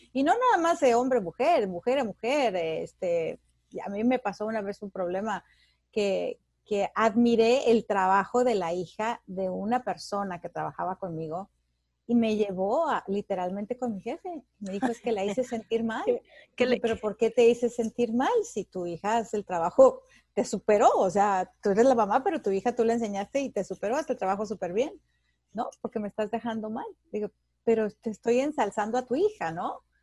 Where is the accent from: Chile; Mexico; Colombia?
Mexico; Yo que soy mexicana, en México